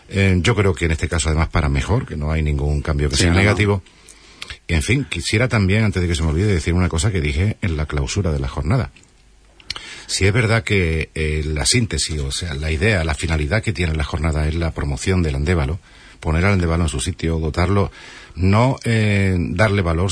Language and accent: Spanish; Andalusia, Spain; Pero presumo también de toda la provincia de Huelva. Estoy súper orgulloso de ser onubense.